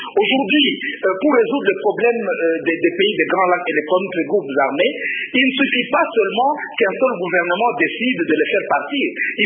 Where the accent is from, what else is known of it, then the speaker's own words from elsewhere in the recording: DR Congo; par exemple chez nous au Congo.